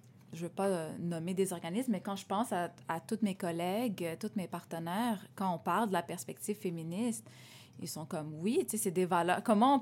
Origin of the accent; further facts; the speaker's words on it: Lebanon; en étant une femme qui vient aussi d'une culture, tu sais, je suis libanaise, fait que c'est une culture très ancrée, avec beaucoup de valeurs très spécifiques